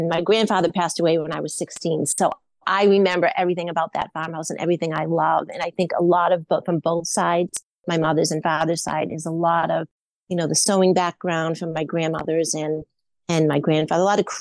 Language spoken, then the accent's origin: English; New England, United States; I basically wanted to go to college in Boston because I am from New England.